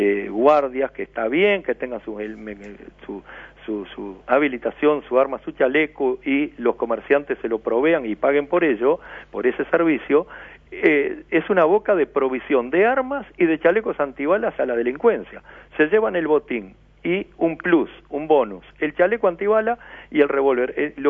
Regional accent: Montevideo, Uruguay; porque somos ciudadanos de Montevideo

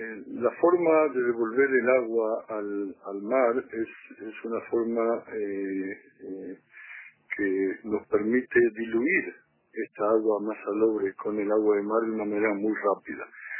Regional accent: Uruguay; born there; como charrúa de nacimiento le tengo mucho cariño a Uruguay

